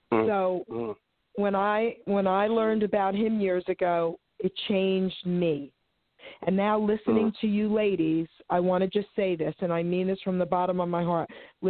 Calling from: New Jersey, United States; I'm calling from New Jersey, sweetie.

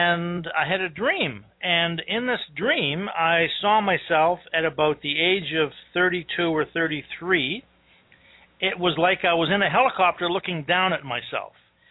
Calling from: Victoria, British Columbia, Canada; But I'm calling from Victoria, British Columbia, on the west coast of Canada

